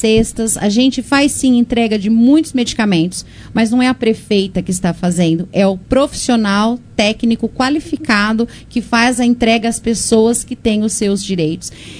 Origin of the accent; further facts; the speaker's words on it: Areias, Brazil; Realmente, somos da roça, né? Ele é da Tabarana, eu sou da Areias.